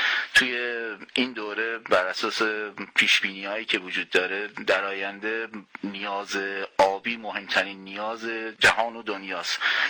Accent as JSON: {"language": "Persian", "town": "Lahijan", "region": "Gilan", "country": "Iran", "tie": "born there", "lives_now": "Sistan, Iran", "said": "من 25 سال توی منطقه سیستان زندگی میکنم. خودم سیستانی میدونم ولی متولد استان گیلان، شهرستان لاهیجانم."}